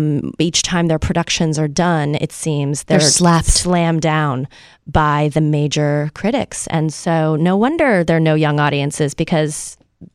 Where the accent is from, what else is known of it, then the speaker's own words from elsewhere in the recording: New York City, New York, United States; we grew up here in New York City, and that's how we got to know each other